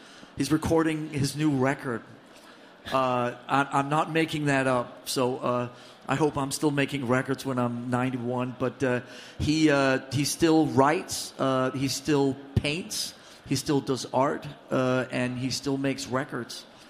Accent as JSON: {"language": "English", "town": "Copenhagen", "region": "Capital Region of Denmark", "country": "Denmark", "tie": "born or raised there", "said": "Growing up in Copenhagen at that time, everything came from England."}